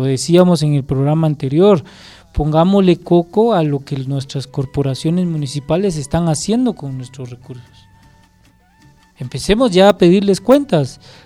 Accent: San Marcos, Guatemala; yo soy de acá de San Marcos

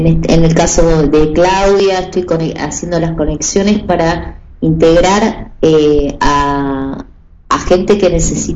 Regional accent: Argentina; nosotros como argentinos

